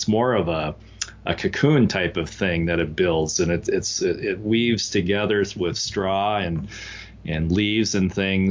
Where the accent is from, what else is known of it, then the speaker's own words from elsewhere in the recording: Washington, United States; Of course, I'm biased because I'm from Eastern Washington, but just the Palouse area, the rolling hills